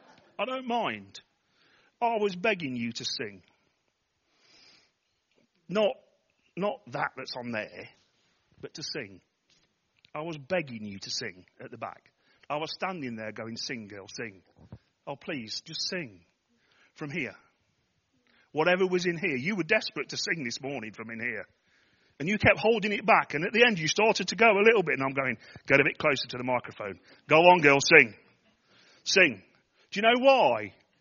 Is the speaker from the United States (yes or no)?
no; Nottingham, East Midlands, United Kingdom; And that's why I talk proper, by the way, because I'm from Nottingham.